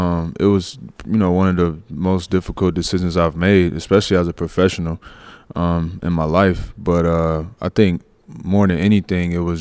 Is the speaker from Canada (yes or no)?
yes; Toronto, Ontario, Canada; I grew up in Toronto. I earned a lot of who I am there.